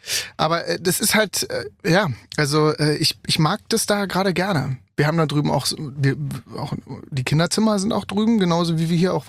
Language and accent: German; Germany; ich bin Deutscher. Ne? Bei dem Akzent.